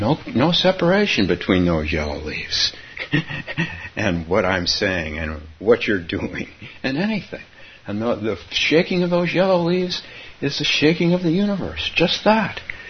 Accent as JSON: {"language": "English", "town": "San Francisco", "region": "California", "country": "United States", "tie": "born or raised there", "said": "I was in San Francisco, which is kind of my hometown"}